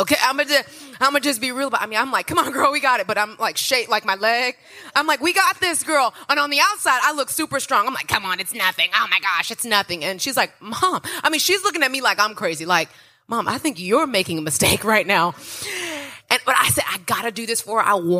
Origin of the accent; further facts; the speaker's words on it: Texas, United States; My family from Louisiana. I'm from Texas.